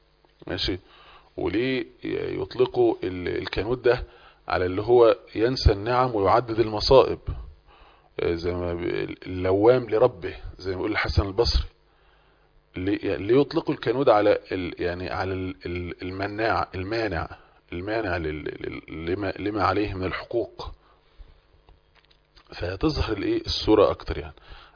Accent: Egypt; ما عندناش خيول كتير او ما عندناش ابل كتير كمصريين

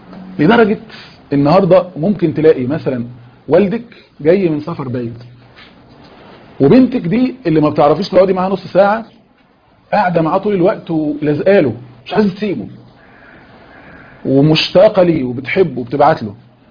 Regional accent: Egypt; دي عبارة مشهورة عند النصارى عندنا في مصر، مش عارف انتوا ما عندكوش نصارى كتير هنا

